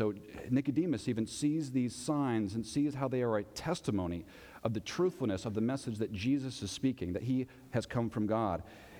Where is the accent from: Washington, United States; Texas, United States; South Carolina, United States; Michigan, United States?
Texas, United States; Tyler; also born or lived in California; And so we've been here in Texas. I was raised in Tyler, which is not too far away.